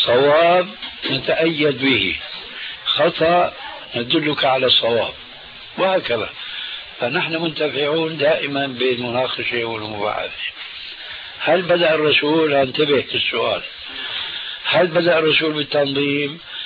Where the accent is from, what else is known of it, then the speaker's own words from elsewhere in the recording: Syria; انا باعتباري سوري